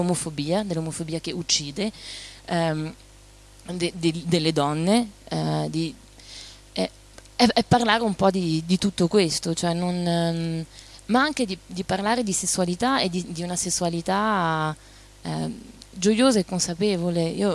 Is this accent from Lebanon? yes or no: no; France; io sono cresciuta in Francia negli anni 90